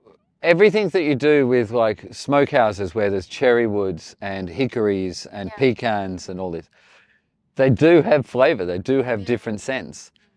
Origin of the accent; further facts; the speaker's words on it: Australia; Because braai, look, I'm an Australian.